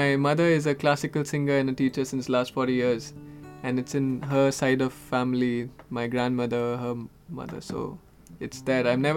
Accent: Jaipur, Rajasthan, India; English is a second language; now in Auroville, India; I'm from Jaipur, Rajasthan. And now I'm an Aurovillian almost. And I've been here for almost around two and a half, three years.

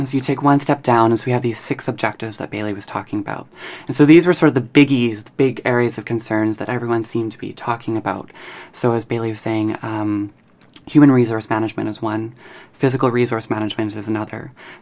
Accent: Winnipeg, Manitoba, Canada; In my hometown of Winnipeg in central Canada, it was like -40 the other day.

